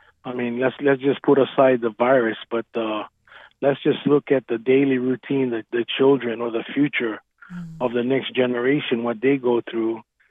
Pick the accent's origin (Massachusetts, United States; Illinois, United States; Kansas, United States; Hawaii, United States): Hawaii, United States; Laie; So I grew up on the North Shore in a little town called Laie. My parents were Mormons, my mom and dad. My dad worked for the church and the Navy. He was in Pearl Harbor. And so we grew up very much a Christian family